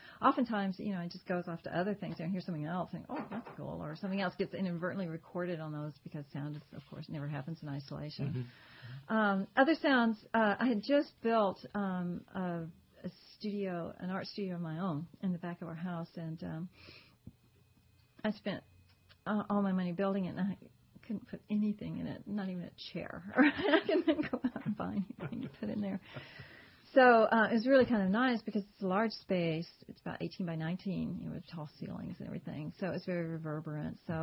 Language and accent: English; Texas, United States; Yeah, I'm Texan.